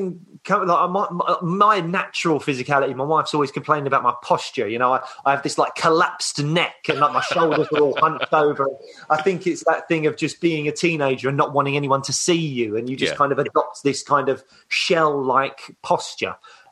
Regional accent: Peckham, London, United Kingdom; born or raised there

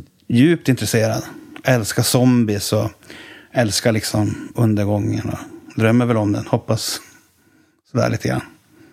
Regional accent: Boden, Norrbotten County, Sweden; born there; Jag är född i Boden, det ligger bredvid Luleå.

